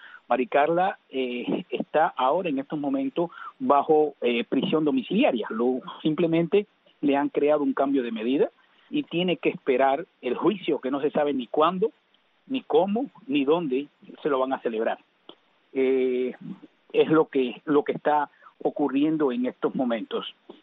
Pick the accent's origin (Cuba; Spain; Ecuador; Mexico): Cuba; y buenas tardes también a todo mi pueblo cubano.